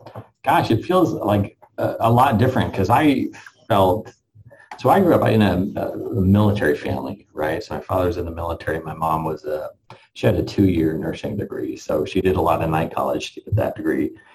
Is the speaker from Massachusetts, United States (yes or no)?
no; Utah, United States; I grew up in Utah. So it was that's a state that's very divided by religion, by predominant religion.